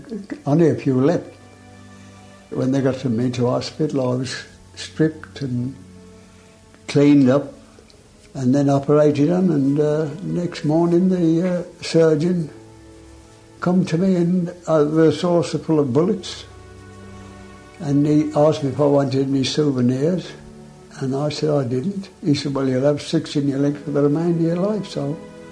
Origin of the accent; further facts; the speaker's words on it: England, United Kingdom; quick, have mercy on me, I'm English.